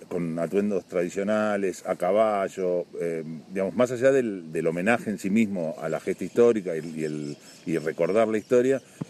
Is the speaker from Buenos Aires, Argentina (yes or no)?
yes; Buenos Aires, Argentina; A mí, como porteño y alejado de este mundo